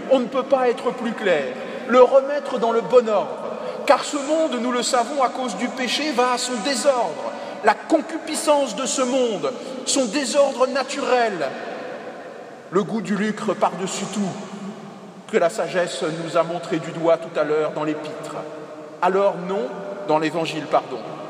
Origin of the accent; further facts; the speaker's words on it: Paris, Île-de-France, France; il faut toujours rester modeste, même quand on est parisien, et je parle pour moi, évidemment